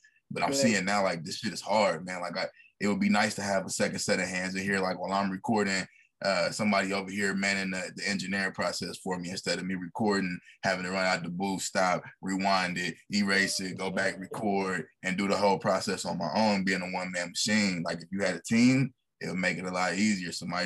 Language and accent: English; Wichita, Kansas, United States; Well, I'm from Wichita, Kansas. That's where I'm at now, actually. I've been here my whole life, pretty much.